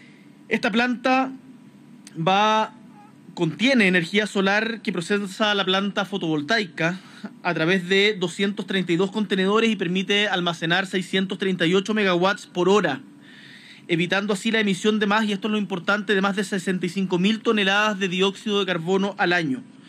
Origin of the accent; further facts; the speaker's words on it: Chile; en algo de lo que estamos orgullosos como chilenos y chilenas